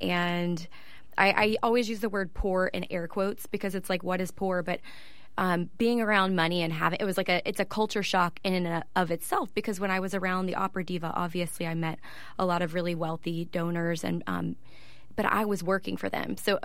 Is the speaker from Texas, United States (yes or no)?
yes; Orange, Texas, United States; You know, the way that I first left my hometown of Orange, Texas was I stayed nearby for college.